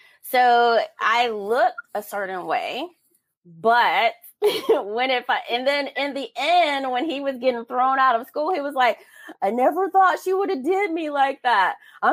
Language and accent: English; Detroit, Michigan, United States; So I grew up in Detroit.